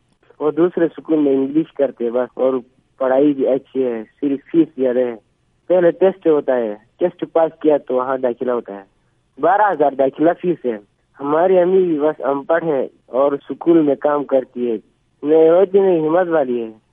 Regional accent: Gahkuch, Gilgit-Baltistan, Pakistan; میرا امی کا نام سلیمہ ہے, میرا گاؤں کا نام گاگوچ بالا جمال آباد.

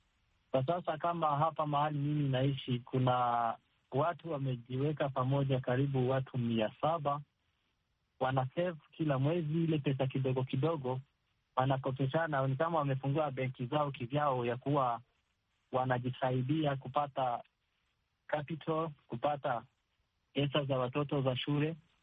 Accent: South Kivu, DR Congo; now in Nairobi, Kenya; mimi nimetoka Southern Kivu, vita zinaendelea huko.

